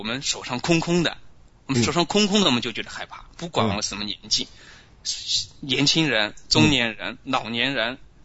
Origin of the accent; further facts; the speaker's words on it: China; 就像我们中国人挂春联，挂春联啊，写福字啊，也是红的。